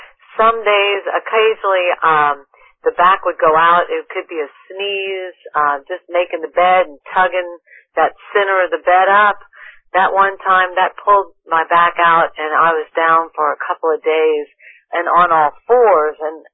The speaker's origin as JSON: {"language": "English", "town": "New Orleans", "region": "Louisiana", "country": "United States", "lives_now": "Florida, United States", "said": "No, I'm originally from New Orleans."}